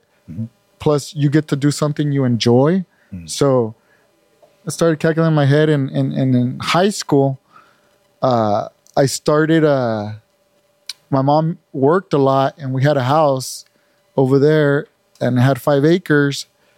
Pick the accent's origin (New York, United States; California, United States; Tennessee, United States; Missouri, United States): California, United States; Red Bluff; my hometown. It's called I was raised there. Red Bluff, California, Northern California.